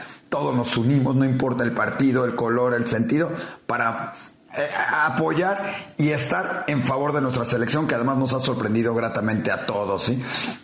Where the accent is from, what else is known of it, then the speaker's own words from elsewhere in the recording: Mexico; es nuestro país, somos mexicanos por encima de todo